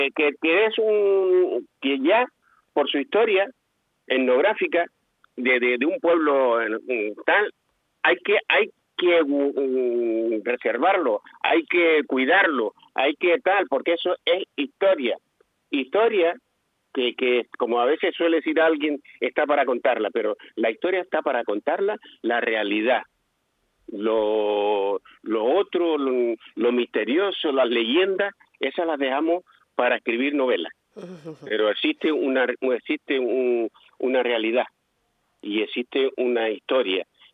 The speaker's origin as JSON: {"language": "Spanish", "town": "Morro Jable", "region": "Canary Islands", "country": "Spain", "tie": "born or raised there", "said": "cuando yo era pequeño, porque yo he estado, soy de Morro de toda mi vida"}